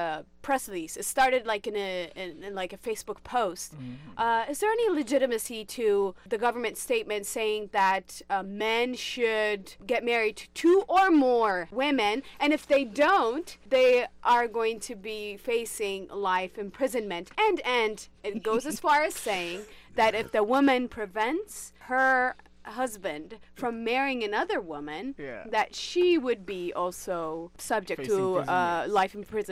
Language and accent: English; Eritrea; I'm originally from Eritrea.